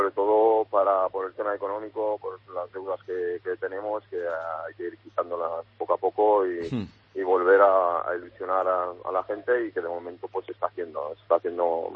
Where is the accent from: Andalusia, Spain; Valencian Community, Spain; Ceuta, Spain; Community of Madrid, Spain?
Ceuta, Spain; Estoy en un equipo de veteranos de mi pueblo, de Ceuta.